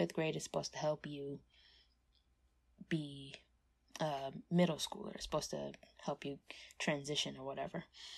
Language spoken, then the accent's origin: English; New York, United States; So, as I said, I'm a New Yorker, right?